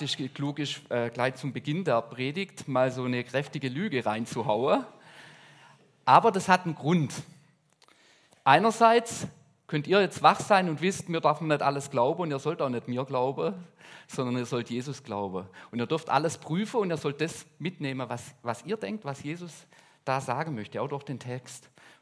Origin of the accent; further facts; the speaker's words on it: Villingen-Schwenningen, Baden-Württemberg, Germany; Deutscher Nationalspieler, der kommt aus meiner Heimat, der ist in Villingen-Schwenningen geboren